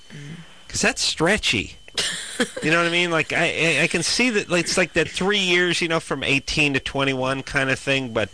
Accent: Philadelphia, Pennsylvania, United States; No, I'm from Philly, too, so I'm hip to the Philly scene.

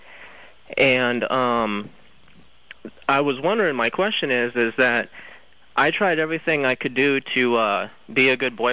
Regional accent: Texas, United States; Texas, actually.

